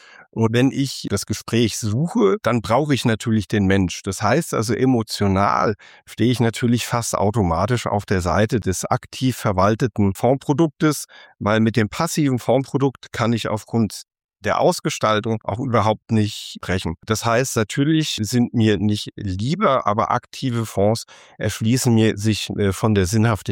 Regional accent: Frankfurt am Main, Hesse, Germany; ich bin 56 Jahre alt, habe mit meiner Frau drei Kinder, lebe in Frankfurt. Die Kinder sind mittlerweile erwachsen und bin gebürtiger Frankfurter wie du.

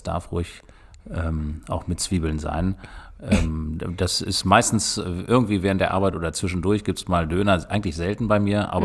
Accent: Gehrden, Lower Saxony, Germany; Das ist meine Heimat. Ich bin in Gerden geboren und bin hier groß geworden mit meinen Geschwistern.

